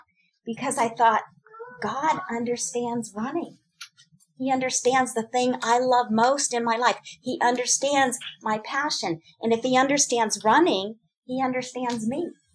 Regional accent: Phoenix, Arizona, United States; I grew up in Phoenix. It's hot, right? It's a dry heat, but it's still hot.

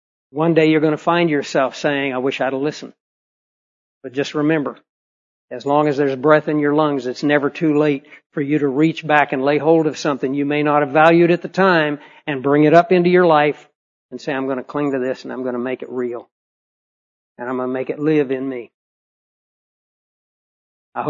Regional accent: Scotland, United Kingdom; By the way, being Scottish, when I hear bagpipes, my blood begins to boil. I want to go to battle.

